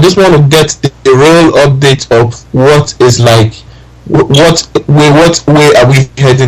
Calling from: Dublin, Leinster, Ireland; I'm speaking from Dublin.

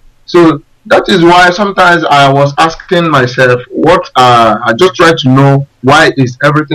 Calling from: Australia; I'm calling from Australia.

